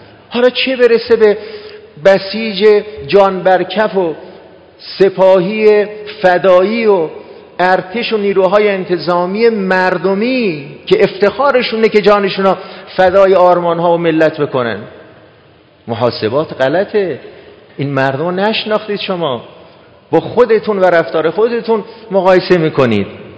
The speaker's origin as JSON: {"language": "Persian", "country": "Iran", "said": "نه اینکه ما ایرانی هستیم این را میگیم"}